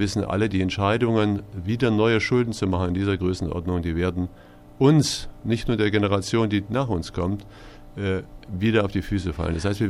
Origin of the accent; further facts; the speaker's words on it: Gotha, Thuringia, Germany; Ich bin mit sehr klein hierher gekommen und bin aufgewachsen in Gotha.